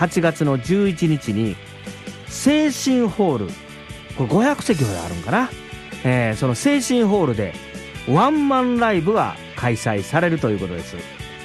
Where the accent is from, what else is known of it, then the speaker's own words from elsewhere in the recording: Shijimi, Hyogo, Japan; 僕はしじみ町の出身なんですけどね、